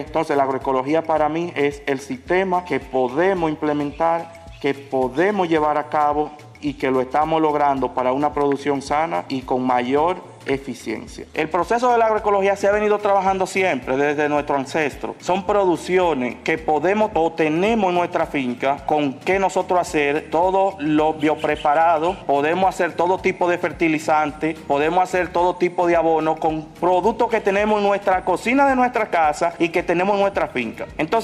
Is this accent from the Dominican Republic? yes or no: yes; Dominican Republic; soy de República Dominicana